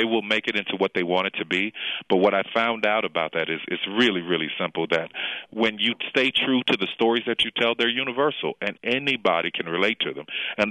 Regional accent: the South, United States; I'm from the South, and everything's big in Texas and Louisiana.

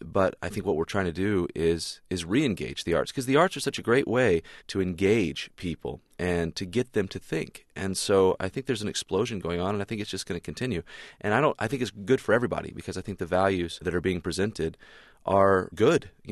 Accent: the South, United States; Certainly, I was raised in the South, you know, Christian home and family.

